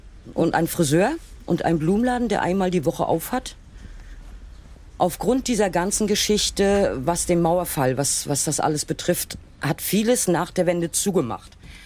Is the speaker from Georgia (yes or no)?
no; Franzburg, Mecklenburg-Vorpommern, Germany; Ich muss dazu sagen, ich komme nicht aus Grimmen, sondern aus Franzburg